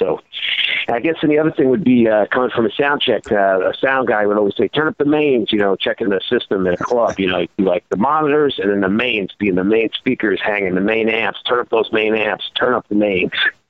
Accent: New York, United States; I mean, I come from New York, but, you know, we travel all over the world.

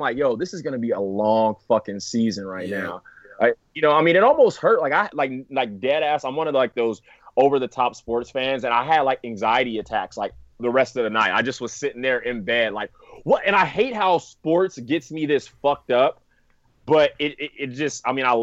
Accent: San Francisco, California, United States; And it was tough growing up in California and like the San Francisco area, being like 100% East Coast bias.

